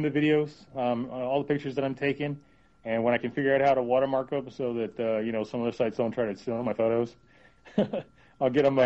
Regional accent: Tennessee, United States; And, I put that out there because I'm from Tennessee, too.

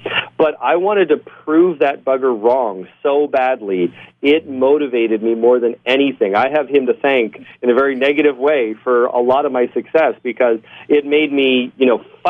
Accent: Canada; now in Buffalo, United States; Right now I'm based in Buffalo, but I'm a dual citizen, so I'm Canadian and American.

